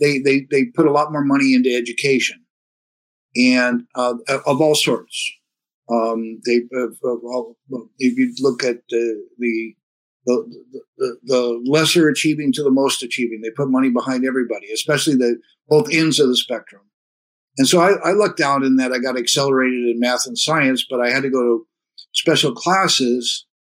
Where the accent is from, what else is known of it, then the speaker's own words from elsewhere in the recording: California, United States; I'm in fifth grade at the time. I grew up in East Bay. I'm born in Oakland. I grew up in East Bay.